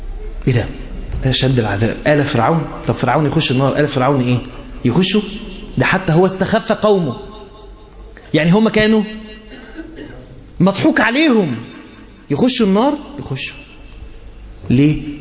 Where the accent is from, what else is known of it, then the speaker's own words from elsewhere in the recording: Egypt; عندنا في مصر منتشر مسألة ان هو تبقى هي محجبة وبتلبس فستان سهرة